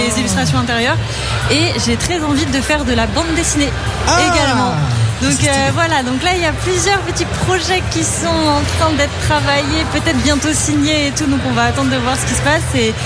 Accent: France; J'ai grandi en France, j'ai passé toute ma vie en France

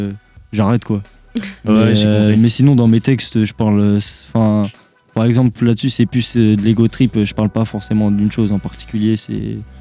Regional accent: Angers, Pays de la Loire, France; j'ai 18 ans. Bah je viens d'Angers, je suis pas né ici mais j'ai quasi toujours vécu ici.

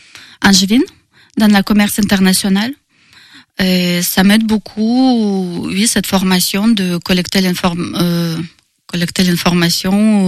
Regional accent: Russia; French is a second language; moved away as an adult; now in Angers, France; J'ai quitté la Russie en 2019 pour faire mon master en intelligence économique, stratégie compétitive à l'international.

